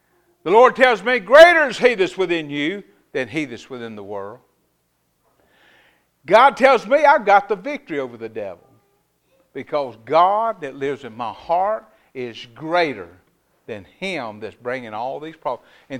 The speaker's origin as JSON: {"language": "English", "town": "High Point", "region": "North Carolina", "country": "United States", "tie": "born or raised there", "said": "Where I come from, and I was raised up in around High Point, North Carolina."}